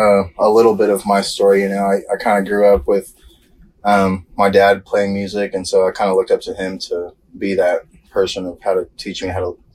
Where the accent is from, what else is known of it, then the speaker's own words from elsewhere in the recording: Lubbock, Texas, United States; Well, I grew up in Lubbock, Texas, most of my life.